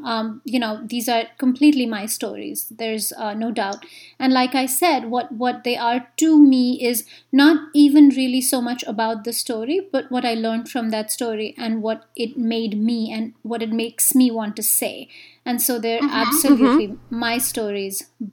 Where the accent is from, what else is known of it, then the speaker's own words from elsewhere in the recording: India; I grew up in India